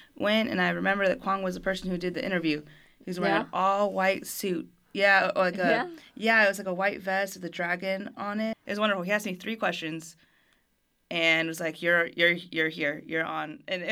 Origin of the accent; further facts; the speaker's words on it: Germany; also born or lived in Fort Worth, United States; And I'm a military brat, so I grew up overseas in Germany for almost a decade and then came back to Fort Worth and to States.